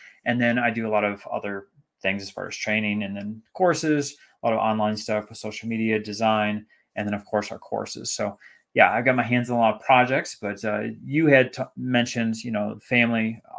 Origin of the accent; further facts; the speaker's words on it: California, United States; born there; also born or lived in Minnesota / Texas; now in Colorado, United States; For being a kid, I was born in California, loved it there.